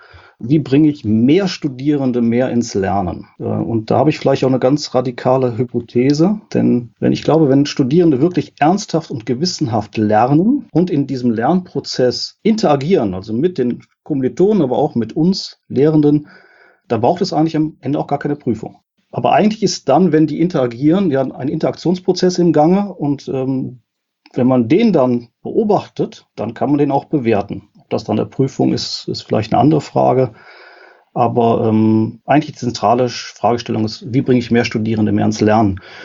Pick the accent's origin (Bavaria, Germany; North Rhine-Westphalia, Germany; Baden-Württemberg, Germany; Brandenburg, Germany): North Rhine-Westphalia, Germany; Düsseldorf; Und ich bin ursprünglich aus Düsseldorf und habe Erlaubnis, in Köln arbeiten zu dürfen. Bin in Aachen ausgebildet worden, akademisch.